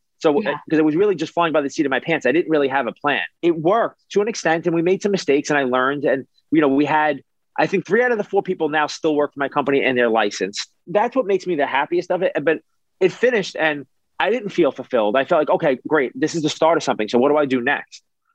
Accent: New York City, New York, United States; You know, I grew up in New York City, which is a melting pot, and my neighbor was a melting pot

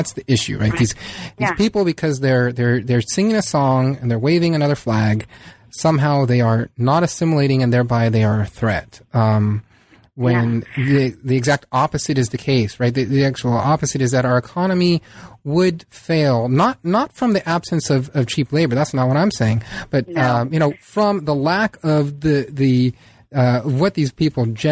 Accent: San Diego, California, United States; born or raised there

